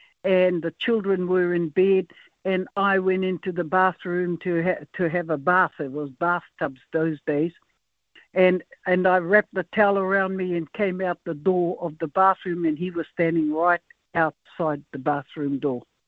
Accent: Takapuna, Auckland, New Zealand; I attended Takapuna Grammar, and then I was taken from Takapuna Grammar to Northcote College in these different homes that I was placed in.

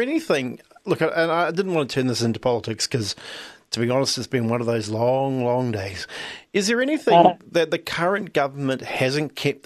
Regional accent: New Zealand; I'm from New Zealand. And then I proudly say, I'm Māori, of course.

